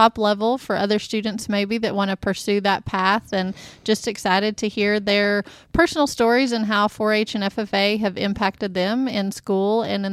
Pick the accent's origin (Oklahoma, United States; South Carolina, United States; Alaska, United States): Oklahoma, United States; Chickasha; I grew up in Chickasha, as some folks know, and worked at the vet clinic in the summertime in Chickasha